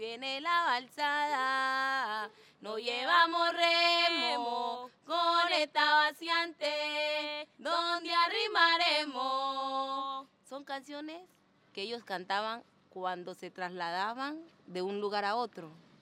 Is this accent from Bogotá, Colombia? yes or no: no; Guapi, Cauca, Colombia; venir acá a mi pueblito en las fiestas decembrinas, eso es una cosa de loco, porque el que no es guapireño se vuelve guapireño